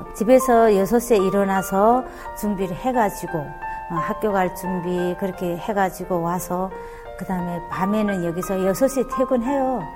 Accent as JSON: {"language": "Korean", "country": "North Korea", "lives_now": "South Korea", "said": "저는 한국예술직업전문학교에 다니는 북한이탈주민 4년차, 네, 한국의 4년차 되는"}